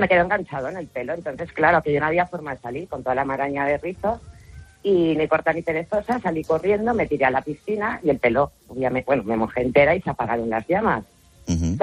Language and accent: Spanish; Valencian Community, Spain; Yo soy valenciana, ya sabéis todos los valencianos lo que nos gusta jugar con los petardos y tirar petardos.